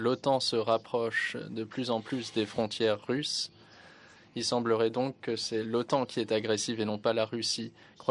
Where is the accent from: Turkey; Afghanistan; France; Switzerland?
Afghanistan; Merci, je viens de l'Afghanistan.